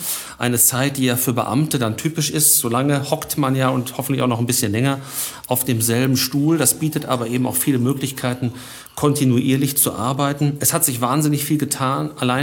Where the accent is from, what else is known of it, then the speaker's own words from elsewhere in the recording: Dortmund, North Rhine-Westphalia, Germany; born there; als gebürtiger Dortmunder muss ich einfach bei den Schwarz-Gelben bleiben